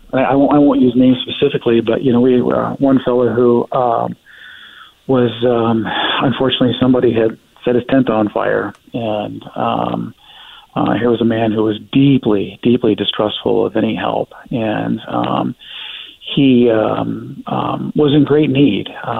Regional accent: Denver, Colorado, United States; I come from Denver, which has, its own issues with homelessness. But I hadn't seen it quite the severity I've had in Portland.

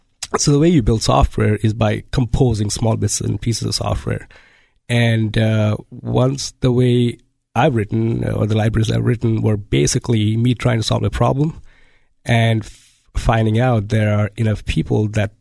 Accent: India; English is a second language; I grew up in India on a farm, and growing up, our family couldn't afford a computer.

